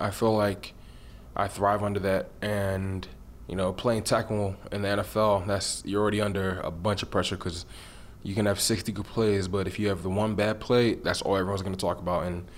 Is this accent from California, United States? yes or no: no; New Jersey, United States; also born or lived in London; I grew up in Jersey when I moved from London